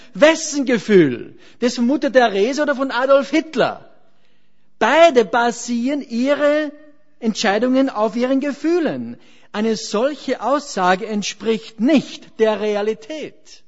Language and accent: German; Austria